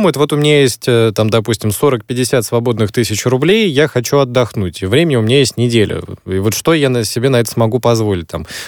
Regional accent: Moscow, Russia; вот в Москве, ну, вот, поскольку я москвич, я все эти экскурсии еще там со школьными своими всеми, да, отходил

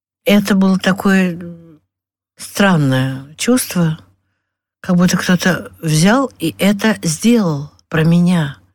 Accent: Saint Petersburg, Russia; мы выяснили, что мы обе из Петербурга родом.

